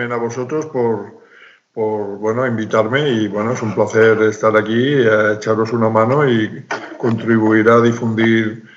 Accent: Carmona, Andalusia, Spain; Yo estaba en Sevilla, bueno, en Carmona concretamente, soy de Carmona, un pueblo que está cerca de Sevilla.

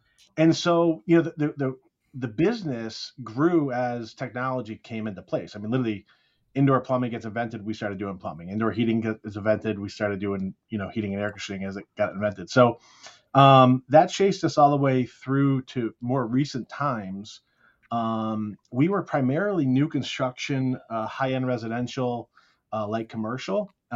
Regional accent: Connecticut, United States; We're representing from Connecticut here.

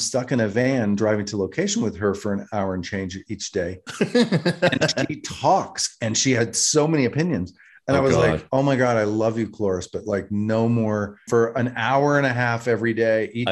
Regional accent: North Carolina, United States; They had a studio, and I'm from North Carolina.

